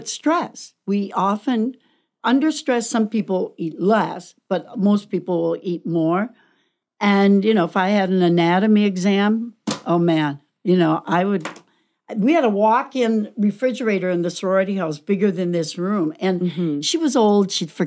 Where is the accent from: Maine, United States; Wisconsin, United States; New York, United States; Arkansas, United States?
Wisconsin, United States; Yeah, I'm from Wisconsin. I went to the University of Wisconsin.